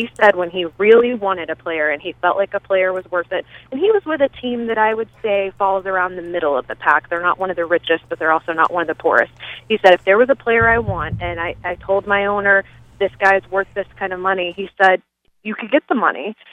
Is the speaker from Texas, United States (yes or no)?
no; Atlanta, Georgia, United States; I grew up in Atlanta in the 80s with the Braves